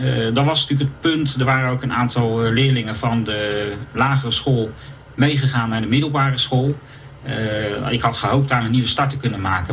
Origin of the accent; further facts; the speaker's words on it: Delft, South Holland, Netherlands; born there; Ik ben geboren in Delft.